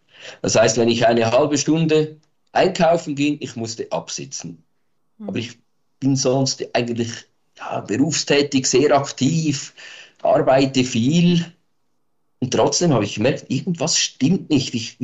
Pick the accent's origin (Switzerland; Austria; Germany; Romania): Switzerland; Aargau; ich komme aus der Schweiz, wie man hört, aus dem schönen Kanton Aargau. Bin 50 Jahre alt geworden dieses Jahr